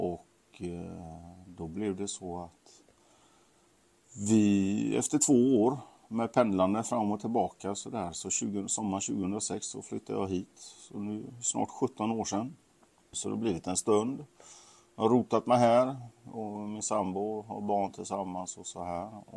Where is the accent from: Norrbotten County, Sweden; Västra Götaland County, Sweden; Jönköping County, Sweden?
Västra Götaland County, Sweden; Surte; Och Ale är en av kommunerna utanför Göteborg och Surte är en bruksort i Ale kommun helt enkelt. Så där är jag uppvuxen